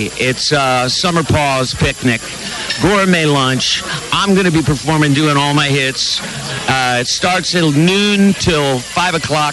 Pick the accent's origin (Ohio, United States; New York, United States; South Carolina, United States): New York, United States; Manhattan; And I was born and raised in New York till I was 11. People think I'm an L.A. Hollywood kid, but not at all.